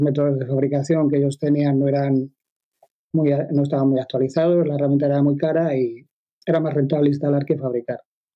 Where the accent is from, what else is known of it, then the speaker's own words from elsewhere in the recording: Valladolid, Castile and León, Spain; soy instalador de pavimentos de madera y soy de Valladolid.